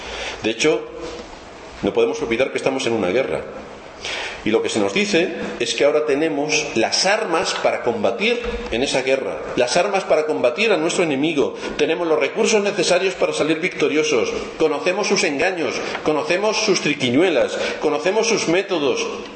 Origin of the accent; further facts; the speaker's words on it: Spain; Es el rey de todos nosotros que vivimos en España y somos españoles.